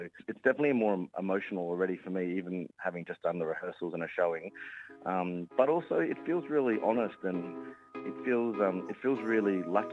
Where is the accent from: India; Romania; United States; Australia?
Australia; how me and Joel have sort of conducted ourselves growing up in Australia.